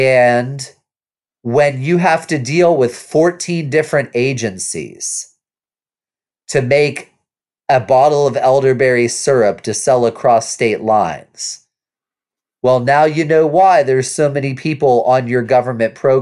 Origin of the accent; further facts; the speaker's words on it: Kentucky, United States; But like in my home state of Kentucky, if you want to try and get off of government programs by building a business, it is basically impossible.